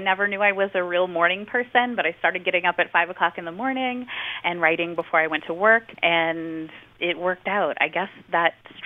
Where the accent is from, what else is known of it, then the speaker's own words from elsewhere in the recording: New Orleans, Louisiana, United States; So I didn't know a ton about fantasy, but I grew up in New Orleans. I love ghost stories.